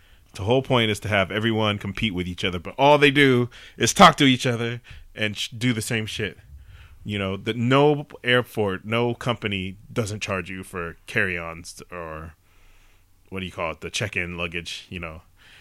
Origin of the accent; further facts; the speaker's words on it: Atwater, California, United States; now in Fukuoka, Japan; My boy's coming down from my hometown of Atwater.